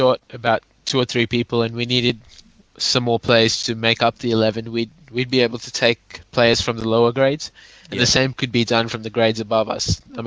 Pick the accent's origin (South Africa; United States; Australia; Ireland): Australia; from Australia. Welcome to another week of the Pitch Vision My Coach Cricket Show. It's been really sunny here in Australia.